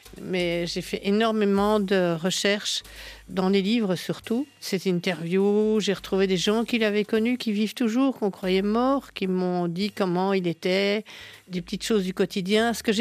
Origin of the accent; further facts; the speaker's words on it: Belgium; Je suis belge comme lui, on a les mêmes racines.